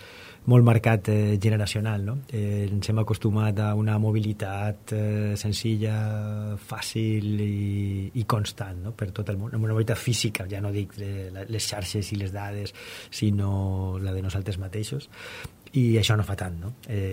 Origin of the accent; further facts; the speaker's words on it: Burjassot, Valencian Community, Spain; He tingut càrrecs polítics com ser l'alcalde del meu poble, de Burjassot